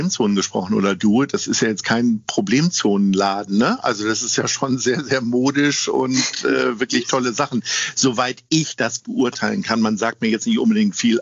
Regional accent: Lower Saxony, Germany; Ich komme ja nur aus Niedersachsen und komme nicht so weit rum, bin ja hier in Hamburg leben geblieben.

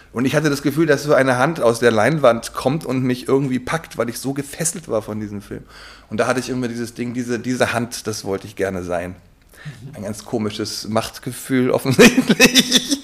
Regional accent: Bavaria, Germany; Ich komme aus der Nähe von München.

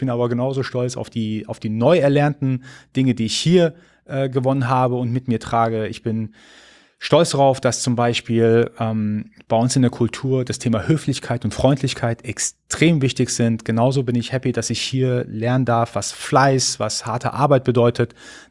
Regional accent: Iran; now in Germany; wir sind ursprünglich Iraner, wir sind aber hier in Deutschland. Das heißt, wir sind in allererster Linie ist erstmal deutsch.

